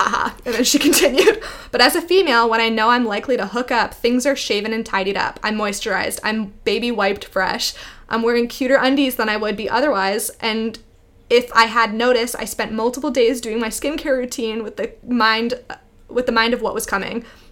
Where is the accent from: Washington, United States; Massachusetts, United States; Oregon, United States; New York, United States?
Washington, United States; Redmond; But I grew up in Redmond, and across the street was a family